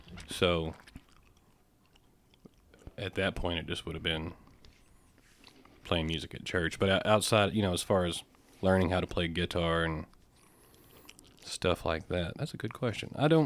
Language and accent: English; Kentucky, United States; I was, I guess I was born at the medical center. I grew up in Butler County.